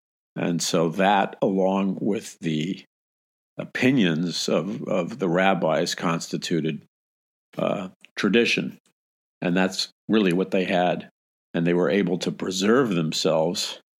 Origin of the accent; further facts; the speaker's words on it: United States; And so we assimilated. I mean, we're Americans.